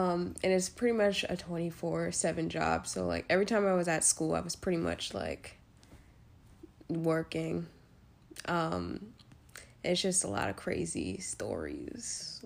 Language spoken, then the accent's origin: English; Connecticut, United States; From Connecticut.